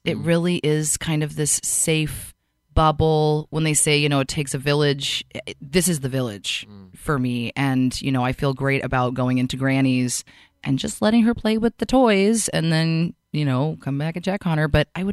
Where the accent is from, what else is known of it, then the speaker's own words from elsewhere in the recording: Vashon, Washington, United States; I grew up on Vashon, and moved back in 2015 to raise my daughter Mirabai